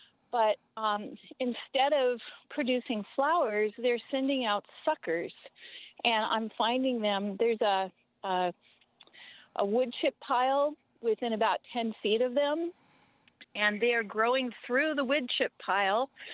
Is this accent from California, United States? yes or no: yes; California, United States; now in Madison, United States; I grew up in California and love the persimmons out there. And then I decided to have some here in Madison, Wisconsin area.